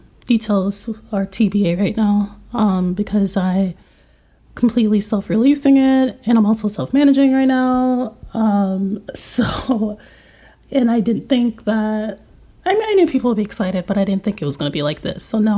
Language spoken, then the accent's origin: English; Las Vegas, Nevada, United States; now in Philadelphia, United States; who, you know, I'm originally from Vegas.